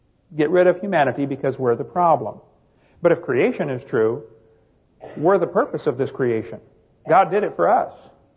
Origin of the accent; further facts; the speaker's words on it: East Peoria, Illinois, United States; But when I was about 6 years old, I was raised in East Peoria, Illinois.